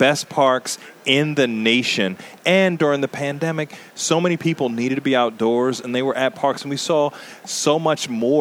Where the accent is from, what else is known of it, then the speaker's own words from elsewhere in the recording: Catonsville, Maryland, United States; also born or lived in Columbia; I've been an Orioles fan my whole life, growing up in Catonsville and then moving out to Columbia.